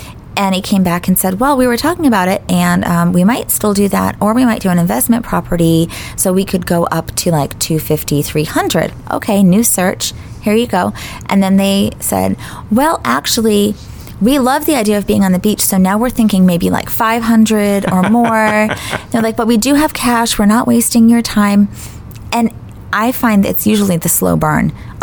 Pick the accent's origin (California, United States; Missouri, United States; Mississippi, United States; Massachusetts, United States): Massachusetts, United States; Beverly; now in Cape Coral, United States; So a lot of times coming from up north where I'm from, I did the research once. You can fit my hometown of Beverly all the way with every town in between to Boston